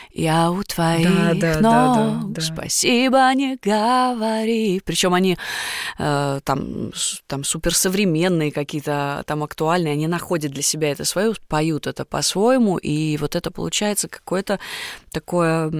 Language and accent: Russian; Saint Petersburg, Russia; В общем, в родной город. Я же из Питера.